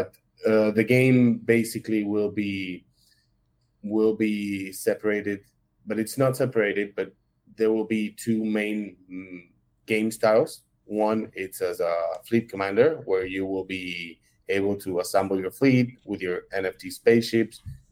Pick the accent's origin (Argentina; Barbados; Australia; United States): Argentina; I am from Argentina originally. Right now I'm in Argentina. I'm back here to spend the holidays. I've been based in London for the last year as well.